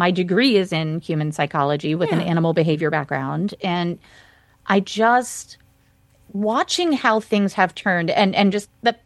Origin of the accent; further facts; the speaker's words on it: Maine, United States; I grew up in Maine, in very rural Maine.